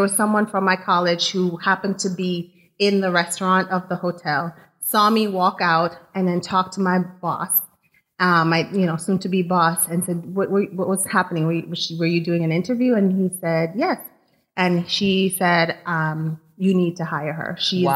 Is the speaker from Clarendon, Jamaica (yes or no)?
yes; May Pen, Clarendon, Jamaica; also born or lived in Kingston; now in United States; But we grew up in Maypen. So country area